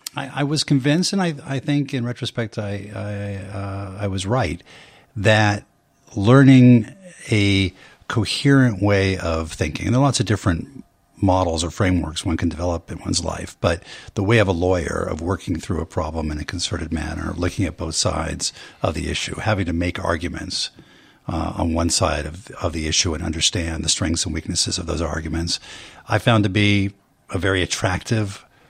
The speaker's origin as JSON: {"language": "English", "region": "California", "country": "United States", "tie": "born or raised there", "said": "Well, you know, I grew up in the Bay Area and took a year."}